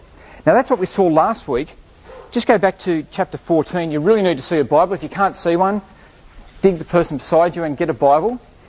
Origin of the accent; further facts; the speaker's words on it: New South Wales, Australia; I'm from New South Wales, got four goal posts.